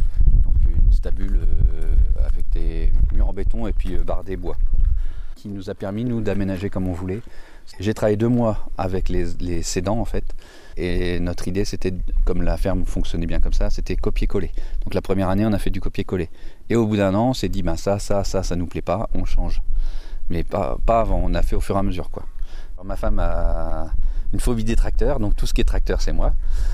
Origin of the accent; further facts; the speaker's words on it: Argentan, Normandy, France; Nous, on vient de l'Orne, on vient d'Argentan.